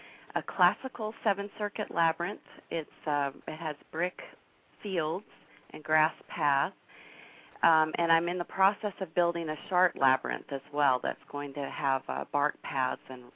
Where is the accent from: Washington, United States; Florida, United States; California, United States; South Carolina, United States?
Florida, United States; moved away as an adult; I was born and raised in North Florida and had a very traditional Southern Methodist small-town upbringing, but kind of with a twist.